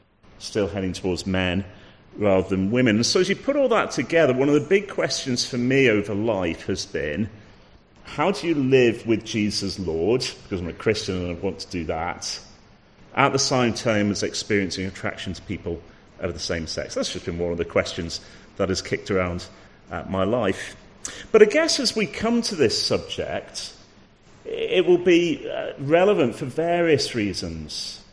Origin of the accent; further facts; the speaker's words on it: Manchester, North West England, United Kingdom; born there; So I was born in Manchester. Again, had the privilege of having Christian parents. I grew up in a Christian family.